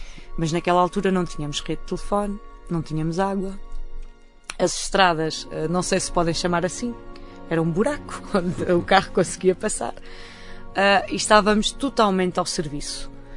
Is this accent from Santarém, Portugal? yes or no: yes; Fajarda, Santarém, Portugal; Eu sou natural da Fajarda, que fica no concelho de Cruz. Uma aldeia pequenina.